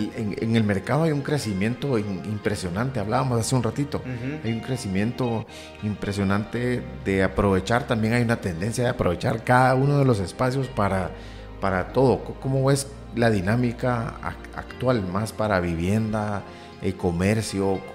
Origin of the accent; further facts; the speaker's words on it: Guatemala; se vive como al final somos chapines todos